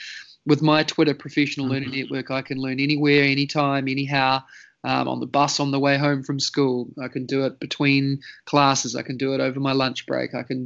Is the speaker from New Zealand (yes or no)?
yes; New Zealand; moved away as an adult; now in Singapore; I'm from New Zealand, as you can maybe tell from the accent. Been in Singapore now for almost 8 years. I am New Zealand born and raised.